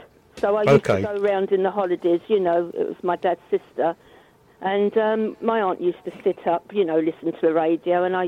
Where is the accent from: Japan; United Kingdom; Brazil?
United Kingdom; Walthamstow, London; I'm from Walthamstow. I lived in London then.